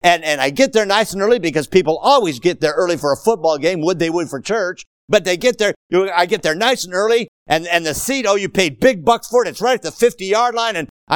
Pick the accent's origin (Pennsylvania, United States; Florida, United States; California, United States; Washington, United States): Washington, United States; Seattle; I was raised in Seattle, and I am a big Seattle Seahawks fan.